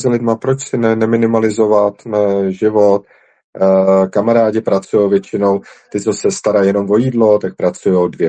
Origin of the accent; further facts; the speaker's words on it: Liberec, Liberec Region, Czechia; já jsem původně z Liberce, nebo z dědiny u Liberce.